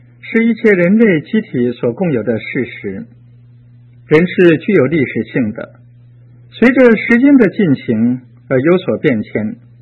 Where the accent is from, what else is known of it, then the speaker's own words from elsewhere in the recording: China; 就像你、我们都是中国人，属于中国文化的集体，我们都生活在中国文化的传统里